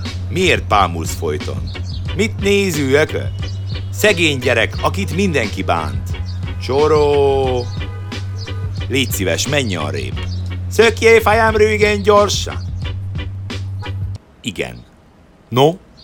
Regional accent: Dunajská Streda, Trnava Region, Slovakia; Dunaszerdahelyről származom. Szerdáli vagyok egy csomó.

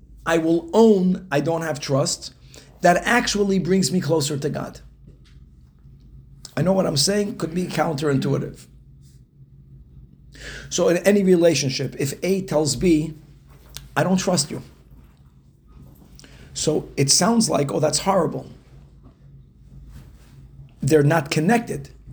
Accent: Brazil; When I grew up in Brazil

